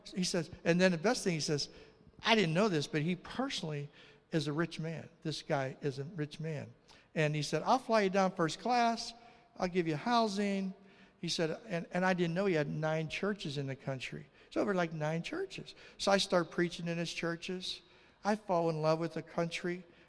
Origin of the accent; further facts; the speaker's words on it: Pennsylvania, United States; I'm from Western Pennsylvania, man. We don't have codes in Western Pennsylvania. I come from like the bush, you know, like out in the woods, you know.